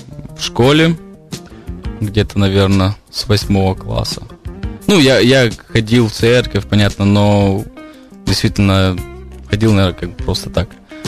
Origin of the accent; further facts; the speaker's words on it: Maykop, Adygea, Russia; also born or lived in Krasnodar; now in Ukraine; В Росії, да, я родился в Росії, город Майкоп, очень маленький. Потом я жил в Краснодаре. И в 2002 вроде бы мы переехали всей семьей в Украину служить в Донецк.